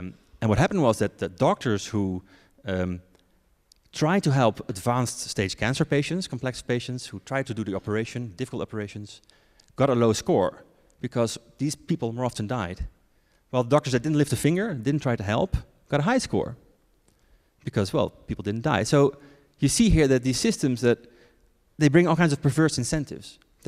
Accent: Netherlands; I'm from the Netherlands.

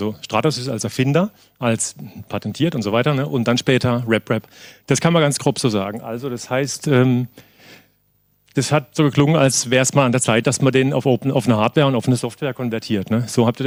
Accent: Southwest Germany, Germany; ich bin aus dem Südwesten, ich hoffe, er versteht mich trotzdem

